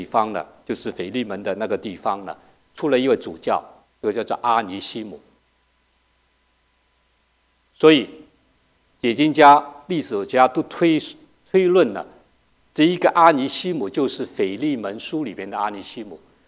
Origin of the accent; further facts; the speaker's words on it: Hong Kong; also born or lived in China; 我在香港长大，我在中国出生，